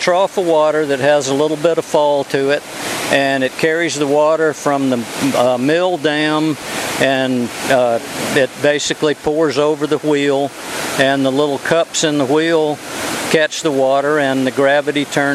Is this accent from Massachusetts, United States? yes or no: no; Atlanta, Georgia, United States; I grew up in Atlanta, and I used to come up here when I was 18 to get away from the city.